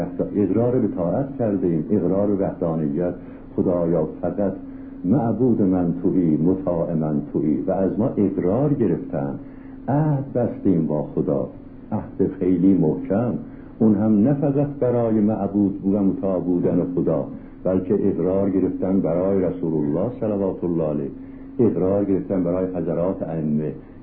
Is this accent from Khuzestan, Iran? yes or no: no; Tehran, Tehran Province, Iran; من در تهران بودم، وضع خاصی داشتم، من تهرانی هستم، من ساکن مشهد نیستم